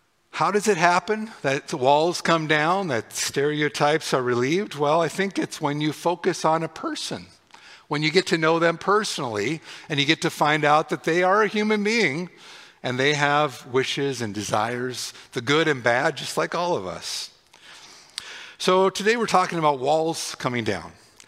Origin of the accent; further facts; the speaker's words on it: Whitefish, Montana, United States; You know, I remember in high school, everyone from Columbia Falls, I was from Whitefish, everyone from Columbia Falls was evil, bad, nasty, poor sports.